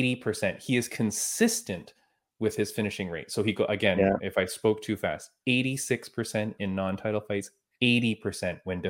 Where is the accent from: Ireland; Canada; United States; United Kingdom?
Canada; we're Canadian